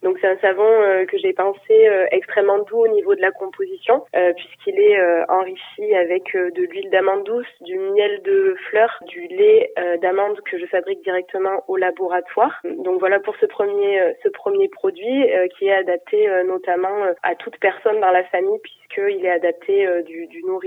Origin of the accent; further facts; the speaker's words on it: Aurillac, Auvergne-Rhône-Alpes, France; Oui, je suis originaire du Cantal. J'ai grandi dans le Cantal, à Aurillac, et toute ma famille est originaire du département également.